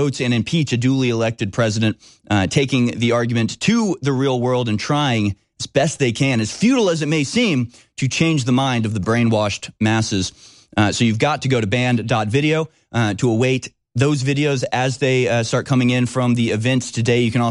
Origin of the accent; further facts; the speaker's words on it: Houston, Texas, United States; I'm from Houston as well. Shout out to H-Town.